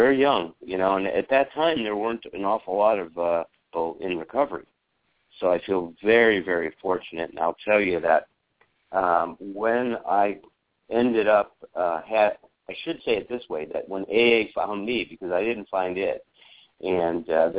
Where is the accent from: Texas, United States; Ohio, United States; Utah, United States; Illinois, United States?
Illinois, United States; Chicago; I grew up in Chicago. We go to the museums, the Lincoln Park Zoo, Foster Avenue Beach. It was an amazing life with him.